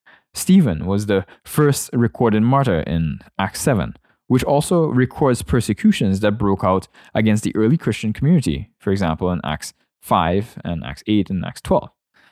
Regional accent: Trinidad & Tobago; Now, I remember growing up in Trinidad

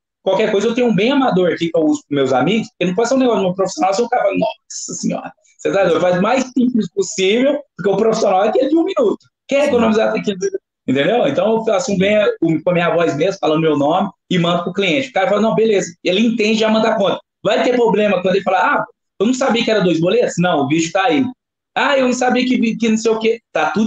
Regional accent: Ituiutaba, Minas Gerais, Brazil; Hoje eu sou de Ituiutaba, né? Eu sou nascido e criado em Ituiutaba.

